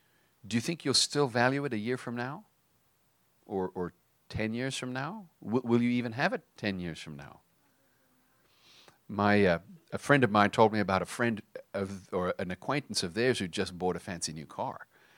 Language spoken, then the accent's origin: English; South Africa; Tammy and I come from South Africa, and Tammy actually grew up in Zimbabwe.